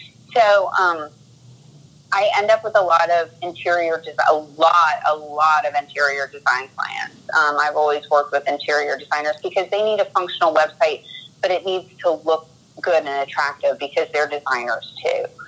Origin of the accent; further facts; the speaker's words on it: Atlanta, Georgia, United States; moved away as an adult; I'm born and raised in Atlanta, and I moved up to Manhattan in 2000